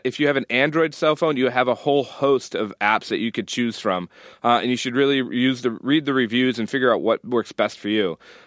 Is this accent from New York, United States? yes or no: yes; Buffalo, New York, United States; I grew up in Buffalo, so we would get one when they closed the roads and the schools.